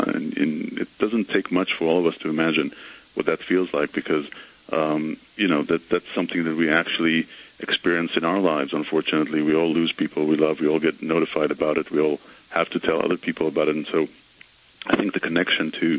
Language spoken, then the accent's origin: English; Israel; and I'm from Israel.